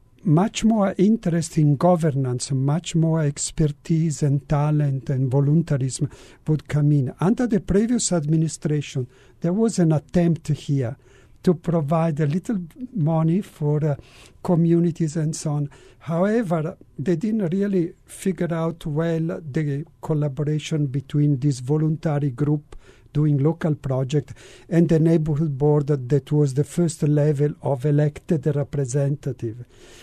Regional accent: Milan, Lombardy, Italy; English is a second language; In the 70s, I passed on information that in my hometown in Milano, there was a discretionary budgeting.

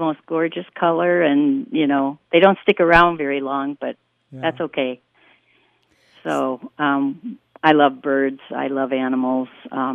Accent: Minneapolis, Minnesota, United States; Well, we're from Minneapolis

